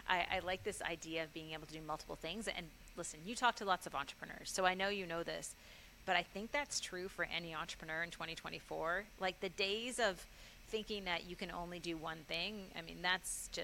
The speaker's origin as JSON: {"language": "English", "town": "Charlottetown", "region": "Prince Edward Island", "country": "Canada", "moved": "as an adult", "lives_now": "United States", "said": "I was coming from Charlottetown, Prince Edward Island into the Bay Area"}